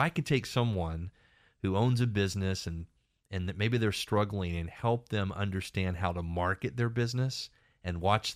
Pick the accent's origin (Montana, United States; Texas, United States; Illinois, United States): Texas, United States; Waco; And growing up in Waco, Texas, shadows of Baylor University